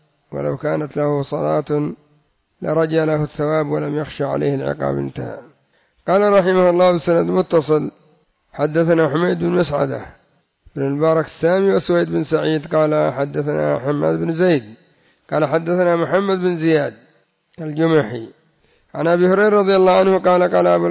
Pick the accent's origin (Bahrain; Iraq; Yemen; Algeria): Yemen; كما يقول المثل عندنا في اليمن: ما تموت العرب إلا مستوفية.